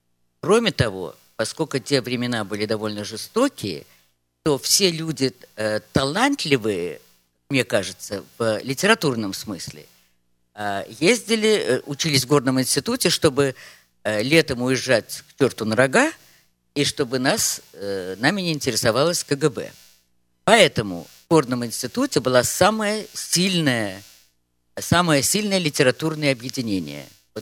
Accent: Saint Petersburg, Russia; Я родилась в Ленинграде 2500 лет тому назад, как мне сейчас кажется, глядя на ваши молодые лица. И в Ленинграде же кончила школу, и в Ленинграде же кончила горный институт.

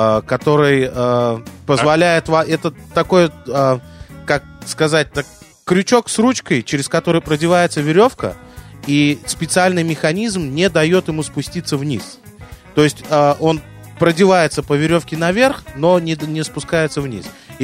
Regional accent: Uzbekistan; Дело в том, что я из Узбекистана, и у нас в Узбекистане очень такая национальная обувь – резиновые галоши.

